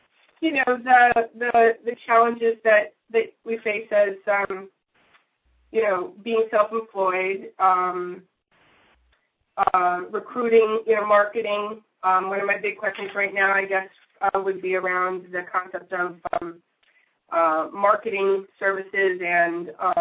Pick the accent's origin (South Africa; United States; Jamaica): United States; New England; also born or lived in Connecticut / Rhode Island / Massachusetts; I'm from New England, predominantly Connecticut, Rhode Island, and South Shore of Boston area.